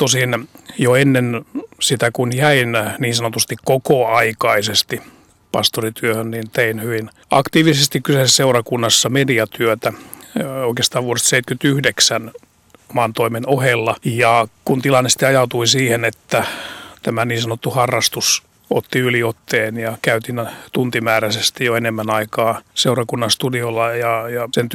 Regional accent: Kälviä, Central Ostrobothnia, Finland; also born or lived in Helsinki; mun juurethan on, siis mä oon saanut kunnian syntyä, mä oon pääkaupungissa täällä Helsingissä, mutta kasvoin Keski-Pohjanmaalla, Toholammilla Kälviällä lapsuuteni, ja siellä sitten helluntai-kodissa isäni ja äitinä olivat Kälviän helluntai-seurakunnan jäseniä

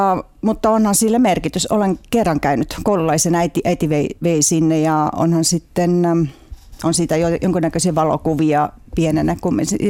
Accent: Keila, Harju County, Estonia; also born or lived in Ukraine; mä olin 2-vuotias, kun meidän perhe muutti Viroon. Olen kasvanut virolais-suomalaisessa perheessä. Isäni on virolainen ja äitini kotoisin Tuutarista.

